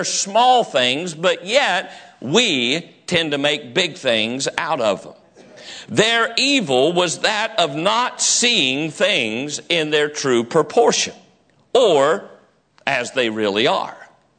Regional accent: West Virginia, United States; I know that it's pronounced grievance, but I'm from West Virginia and we pronounce it grievance.

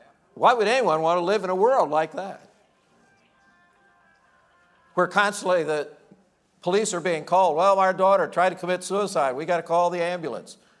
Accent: Indiana, United States; Now, as I said, I grew up in Indiana. I grew up in a very, very rural area. It was a coal mining area. Poor farming country.

